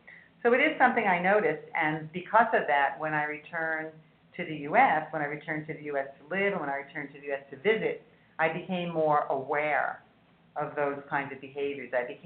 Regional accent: New York City, New York, United States; also born or lived in Japan; I remember, now I grew up in New York City, and you took care of your own apartment

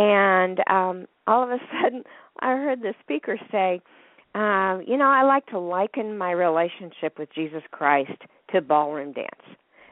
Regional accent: Wichita, Kansas, United States; moved away as an adult; now in Texas, United States; Well, I'm originally from Kansas. I grew up in Wichita, Kansas, went to school at Kansas State University, and came to Texas in 1985 with a job at Texas A&M University

